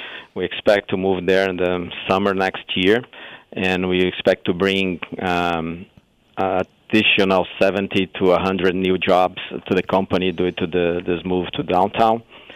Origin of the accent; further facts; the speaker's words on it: Brazil; English is a second language; moved away as an adult; now in Tucson, United States; So that's the reason I moved from my home country, Brazil, to Tucson.